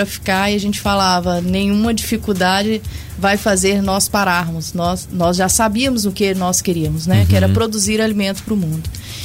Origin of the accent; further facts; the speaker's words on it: Belo Horizonte, Minas Gerais, Brazil; also born or lived in Governador Valadares / Indaiatuba; Eu sou de Governador Valadares, mas fui criada em Belo Horizonte. E morávamos no interior de São Paulo, em Indaiatuba.